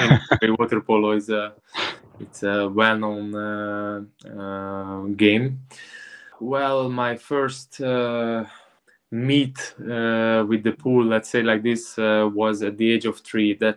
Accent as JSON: {"language": "English", "region": "Budapest", "country": "Hungary", "tie": "born there", "second_language": "English", "said": "I was born in Budapest, so I'm talking about a Budapest based team."}